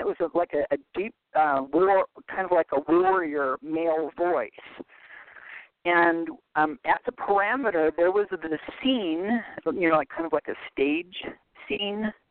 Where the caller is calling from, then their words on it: Arizona, United States; I'm calling from Central Arizona.